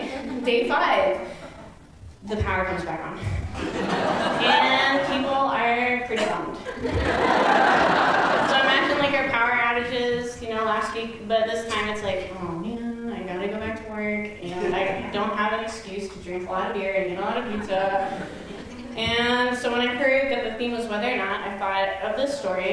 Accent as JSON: {"language": "English", "town": "Girdwood", "region": "Alaska", "country": "United States", "tie": "born or raised there", "said": "And I'm growing up in Girdwood, Alaska. And if you don't know anything about Girdwood, it's about 45 minutes south of Anchorage and about an hour away from Seward."}